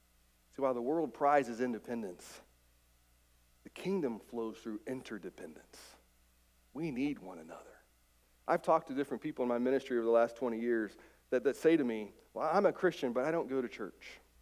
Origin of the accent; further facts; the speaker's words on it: West Virginia, United States; Prickett's Creek flows right by my grandmother's house. And as a kid, I grew up on playing in Prickett's Creek